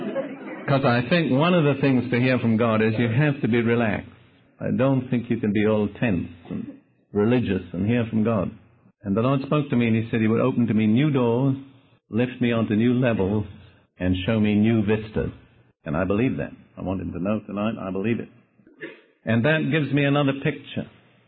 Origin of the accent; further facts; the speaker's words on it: United Kingdom; now in United States; I'm still a British citizen, too. And I respect and honor my own country.